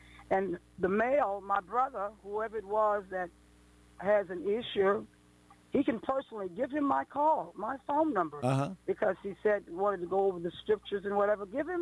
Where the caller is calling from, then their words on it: Leesville, Louisiana, United States; I'm calling from Leesville, Louisiana.